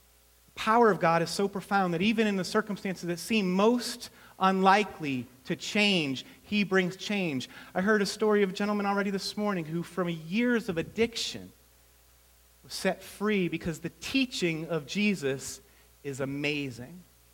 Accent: East Coast, United States; I grew up on the East Coast in a family that sort of disavowed Catholicism when my parents went off to college.

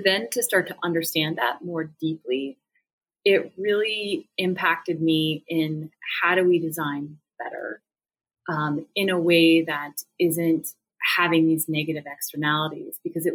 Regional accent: Montana, United States; Certainly my upbringing, you know, growing up in Montana, being connected to nature

